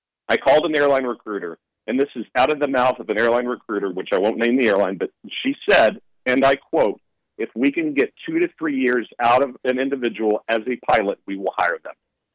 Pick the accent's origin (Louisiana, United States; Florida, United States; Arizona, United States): Louisiana, United States; Shreveport; Louisiana, Shreveport, Louisiana.